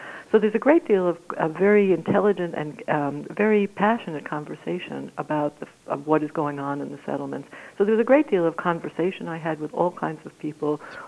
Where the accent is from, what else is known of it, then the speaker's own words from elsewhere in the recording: United States; What I am interested in as an American, as a former lawyer, as a law-abiding individual who believes in democracy